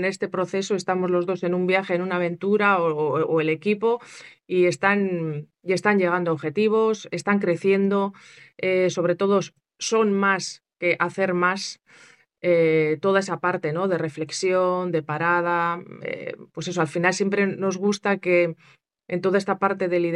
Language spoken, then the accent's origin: Spanish; Eibar, Basque Country, Spain; born there; Sí, soy nacida en Eibar, la vida me ha llevado a muchos sitios